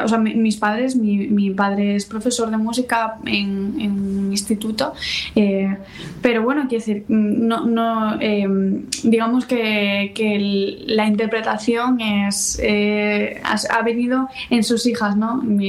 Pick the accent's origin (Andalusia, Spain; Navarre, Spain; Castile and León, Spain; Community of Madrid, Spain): Castile and León, Spain; Ponferrada; now in A Coruña, Spain; Pues vengo de Ponferrada, aunque ya estoy aquí asentada en A Coruña, en Galicia, pero vengo de Ponferrada, de León. Seré de alma leonesa siempre. Allí nací y allí estudié mis 10 primeros años de trombón.